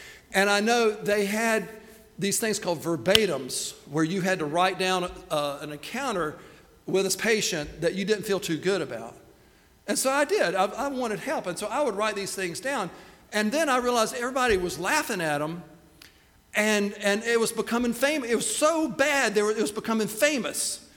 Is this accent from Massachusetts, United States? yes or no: no; Laurel Hill, North Carolina, United States; I'm from Laurel Hill, and it's huge.